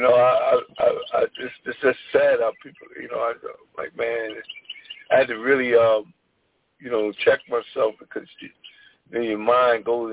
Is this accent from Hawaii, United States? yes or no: no; Paterson, New Jersey, United States; I'm from Paterson, New Jersey.